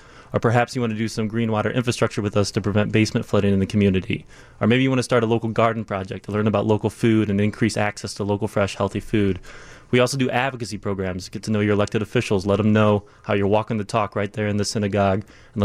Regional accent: Tremont, Illinois, United States; I grew up in Tremont, Illinois, down in central Illinois, small town, 2,000 people, farm community.

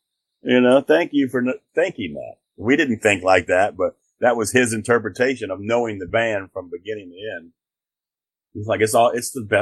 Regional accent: New Orleans, Louisiana, United States; Lyrics are great. We're from New Orleans. Love … Mardi Gras was coming around

